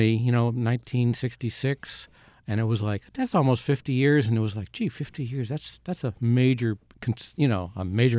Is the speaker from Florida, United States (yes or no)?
no; Connecticut, United States; I grew up in Connecticut, and, it's not exactly a bluegrass music state.